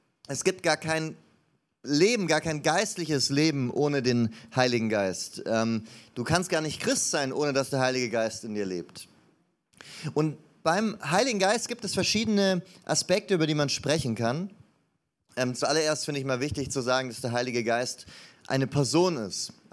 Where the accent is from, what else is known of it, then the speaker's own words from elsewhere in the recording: Stuttgart, Baden-Württemberg, Germany; muss ich mich ja auch als Stuttgarter bedanken